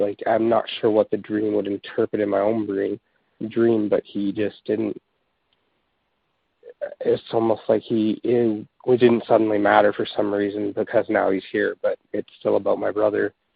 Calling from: British Columbia, Canada; I'm calling from British Columbia here.

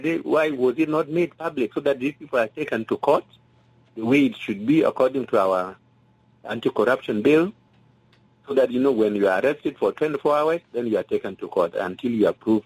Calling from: Malakal, Upper Nile, South Sudan; I'm calling from Malakal.

